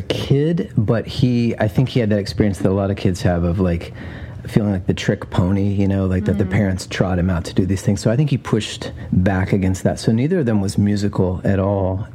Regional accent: Chattanooga, Tennessee, United States; My dad was an architect who would ultimately be integral to the urban renewal of my hometown of Chattanooga, Tennessee.

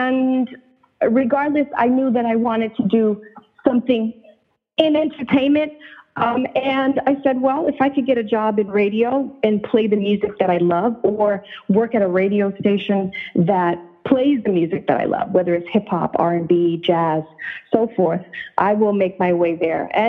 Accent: New York, United States; And then, you know, as I grew up in New York, I used to listen to Z100 and Hot 97

